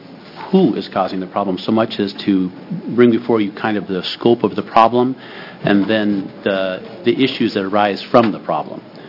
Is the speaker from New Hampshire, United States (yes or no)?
no; Ontario, Oregon, United States; my hometown of Ontario